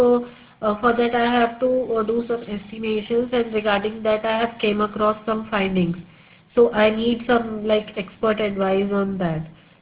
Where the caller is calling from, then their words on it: India; English is a second language; I'm calling from India.